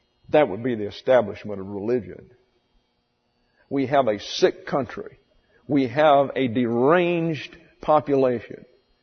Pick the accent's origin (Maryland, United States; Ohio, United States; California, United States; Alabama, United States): Alabama, United States; About 30 miles from my hometown is a place called Enterprise, Alabama.